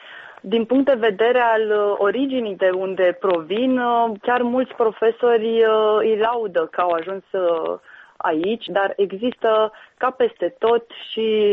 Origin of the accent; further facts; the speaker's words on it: Moldova; moved away as an adult; now in Romania; Noi suntem originari din Republica Moldova toți.